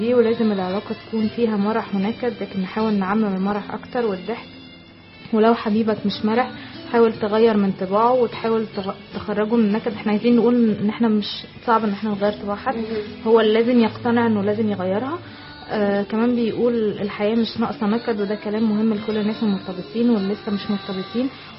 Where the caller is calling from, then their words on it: Abu Dhabi, United Arab Emirates; بحييكم من ابو ظبي، وعلى فكرة انا من مواليد 1 ابريل